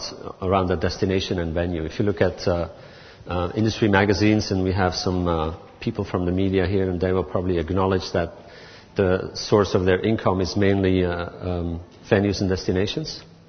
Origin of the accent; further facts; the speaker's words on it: Belgium; I'm from Belgium.